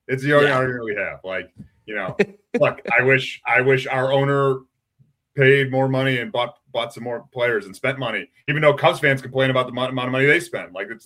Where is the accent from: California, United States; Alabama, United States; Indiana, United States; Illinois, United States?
Illinois, United States; Chicago; I'm biased because I grew up on the north side of Chicago. I grew up in Cubs territory.